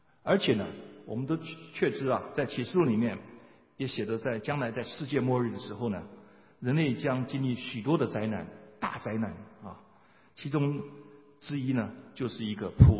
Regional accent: China; 那我们中国人啊，把生活的很多方面都用吃来表达啊。以前我们中国人开门七件事是什么？柴米油盐酱醋茶啊

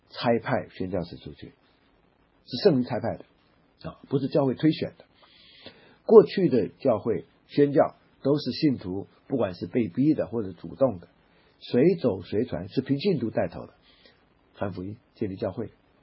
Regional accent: China; 那所以善聚地区就是外来移民群居的地方，我们中国人叫做侨居地。

